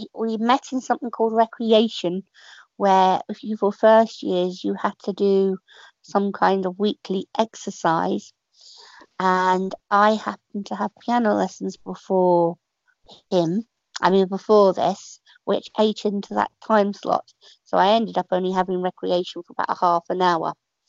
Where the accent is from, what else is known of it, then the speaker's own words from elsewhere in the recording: South East England, United Kingdom; So I grew up in Kent before, mainly in integrated education, before going on to the Royal National College for the Blind in Hereford in 1988.